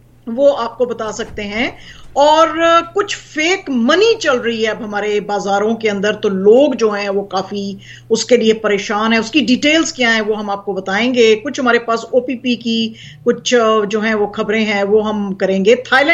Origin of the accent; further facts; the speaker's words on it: Pakistan; وہ تو by default ہے, ہم پاکستانی ہیں تو ہمیں تو زیادہ تر لوگ ایسا ہی سمجھتے ہیں